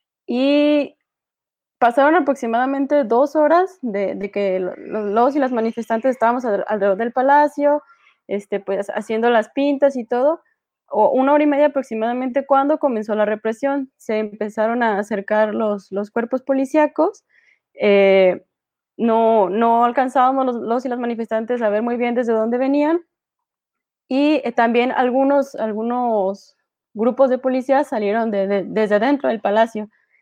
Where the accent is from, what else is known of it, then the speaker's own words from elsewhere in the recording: Guadalajara, Jalisco, Mexico; yo soy aquí de Guadalajara